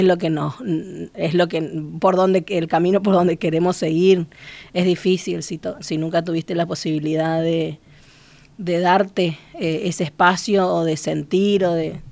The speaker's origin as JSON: {"language": "Spanish", "region": "Chaco", "country": "Argentina", "said": "soy del Chaco y soy de este lugar que me dio tantas posibilidades."}